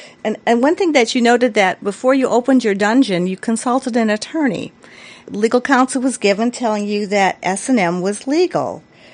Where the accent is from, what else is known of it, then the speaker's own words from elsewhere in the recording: Florida, United States; I'm from Florida, and I'm familiar with the East Coast